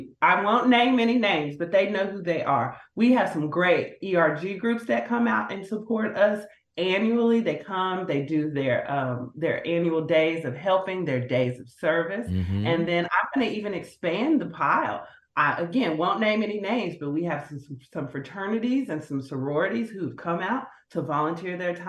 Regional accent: Dallas, Texas, United States; And if you don't know, I'm a Dallas girl. I was born and raised in Dallas.

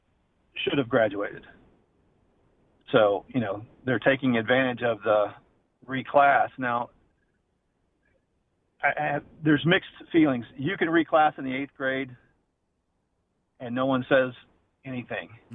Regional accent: Texas, United States; I did talk to a coach in Duncanville High School because I'm from Texas and we played Duncanville when I was in high school.

